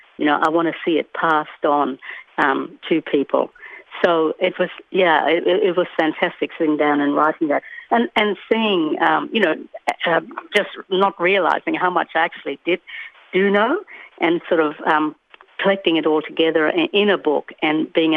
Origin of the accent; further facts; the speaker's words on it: Western Australia, Australia; I'm from the Kimberley region, I'm a Bardi woman.